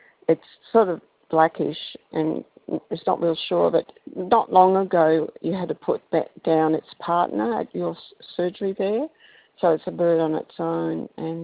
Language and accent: English; Brisbane, Queensland, Australia; I come from Brisbane